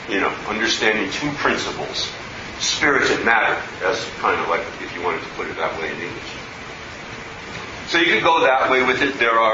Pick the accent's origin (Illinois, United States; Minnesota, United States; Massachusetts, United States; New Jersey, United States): Minnesota, United States; You know, I grew up in Minnesota, and I always heard these stories